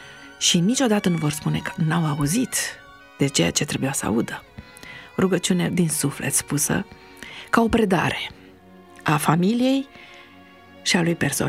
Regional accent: Cluj-Napoca, Cluj County, Romania; also born or lived in Bacău; Îmi aduc aminte perioada când, la 4 ani, am plecat în Cluj. Deci m-am născut în Bacău.

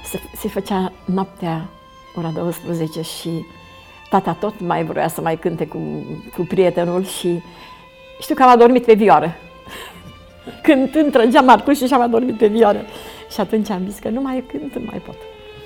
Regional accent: Arad, Arad County, Romania; born there; M-am născut în Arad, într-o familie adventistă.

